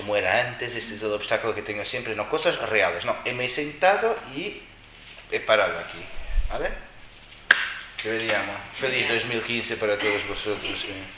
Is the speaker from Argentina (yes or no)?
no; Portugal; now in Spain; Si me gustaran, escucharía fado y seguiría viviendo en mi país. Yo no lo hago, ¿vale? Qué malo que puede ser de Portugal. Pero si ellos hablan mal de Portugal, yo lo defiendo, ¿eh?